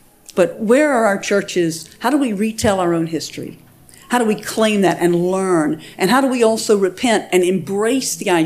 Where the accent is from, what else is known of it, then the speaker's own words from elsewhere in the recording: South Carolina, United States; one of the things that I know growing up in South Carolina is we learned a whole lot about emancipation.